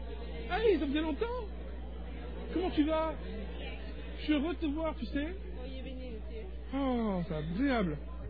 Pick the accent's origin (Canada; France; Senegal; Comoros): France; Non, je viens de France, mais ça fait plusieurs années maintenant.